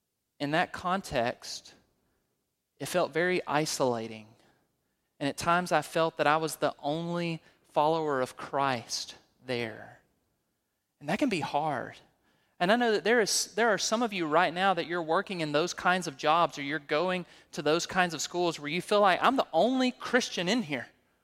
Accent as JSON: {"language": "English", "region": "Alabama", "country": "United States", "said": "I found a job at a lumberyard part-time in Kansas City in the winter, and I'm from Alabama."}